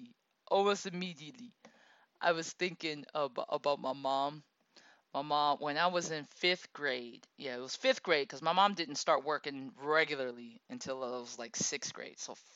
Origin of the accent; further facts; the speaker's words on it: Akron, Ohio, United States; even where we're from Akron, Ohio, what? Even our upper poverty, lower working class neighborhood, you had a house, and most people had a very good sized yard.